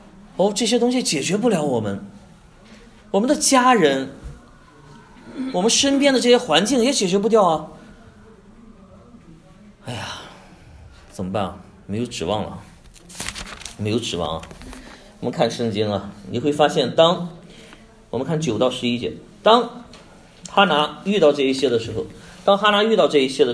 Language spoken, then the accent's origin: Chinese; Qingdao, Shandong, China; 我是来自青岛啊，青岛有一个专门治疗这个生孩子的一个医院